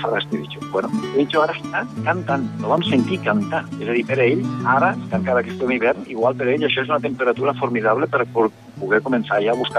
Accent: Deltebre, Catalonia, Spain; És a dir, jo soc de Deltebre, jo visc, soc veí

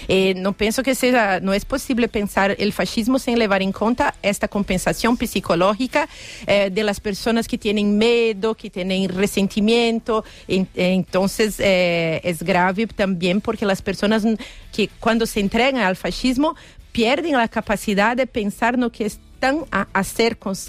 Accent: Brazil; Spanish is a second language; en mi país

